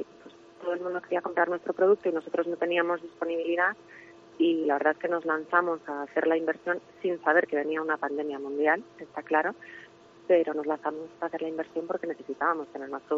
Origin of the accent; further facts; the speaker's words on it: Segovia, Castile and León, Spain; yo tengo un vínculo muy especial con Segovia, quiero mucho a mi tierra y la verdad es que alardeo de ella allá donde voy